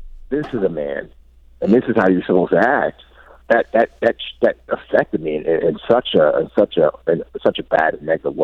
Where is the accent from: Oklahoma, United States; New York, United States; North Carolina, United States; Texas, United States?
New York, United States; Bronx; growing up in the Bronx, man, we didn't have the term bully back then, you just got beat up.